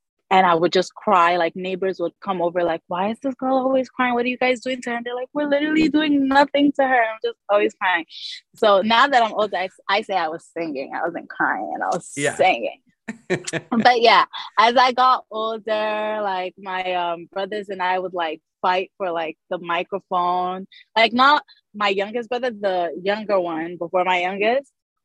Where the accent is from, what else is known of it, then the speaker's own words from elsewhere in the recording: Nigeria; born there; cause I was born in Nigeria. So all of this that I'm saying happened while I was in Nigeria.